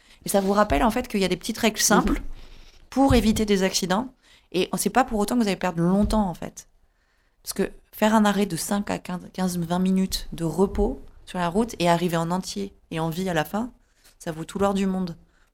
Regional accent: Toulouse, Occitanie, France; je viens de Toulouse. Toulouse est une ville à 30.

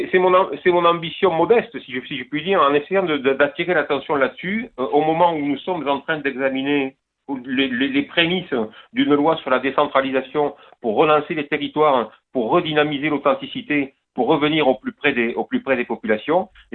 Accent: Perpignan, Occitanie, France; born there; accent: southern French; also born or lived in Toulouse; Vous savez que je suis natif de Perpignan.

